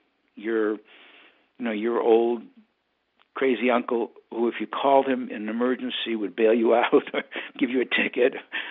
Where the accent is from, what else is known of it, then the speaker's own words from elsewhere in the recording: Detroit, Michigan, United States; I was from Detroit, Michigan. I had never met an Indian until I got on an Alcatraz.